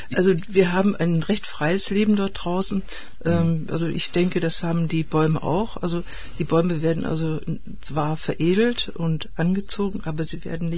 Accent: Eisfeld, Thuringia, Germany; Ich komme aus dem Eisfeld. Ich habe dort eine Baumschule in dem ehemaligen 3-Kilometer-Streifen der DDR

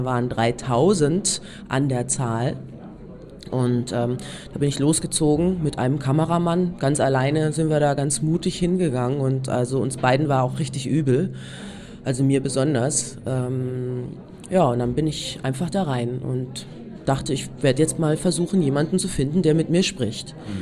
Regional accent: Kassel, Hesse, Germany; now in Berlin, Germany; in Kassel, wo ich herkomme, da habe ich zum Beispiel fast überhaupt gar keinen Rassismus erlebt. Und auch in Berlin, wo ich lebe, ist es so bunt und so Multikulti

